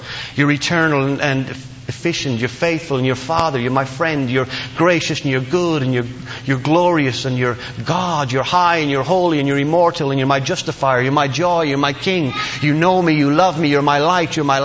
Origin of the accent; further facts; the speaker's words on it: Ireland; When I was growing up in Ireland, my mom and dad have a home.